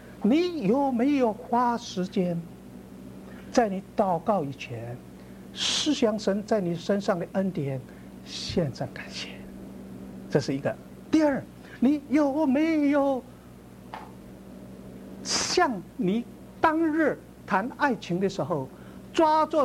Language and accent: Chinese; Fujian, China; 我是福建人啊，福建人我们叫父亲叫什么呢？不是像北方叫爹啊娘啊，我们叫什么？叫阿爸、阿母。